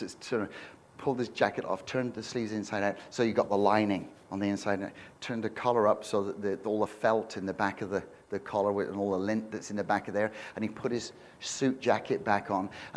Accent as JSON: {"language": "English", "country": "Canada", "said": "I'm a Canadian citizen, and so we're good Canadians, and we're free."}